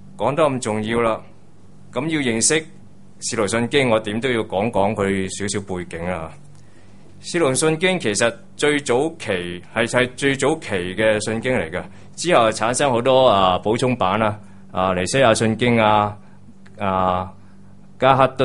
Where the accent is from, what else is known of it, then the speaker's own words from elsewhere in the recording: Hong Kong; 都不可能影响我作为一个香港人的身份。